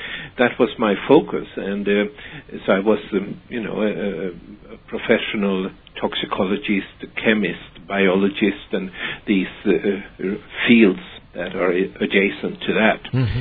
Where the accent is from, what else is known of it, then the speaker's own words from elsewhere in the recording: Stockholm, Stockholm County, Sweden; And so, I was born and raised in Stockholm, Sweden, and that's about 1950s when I'm born.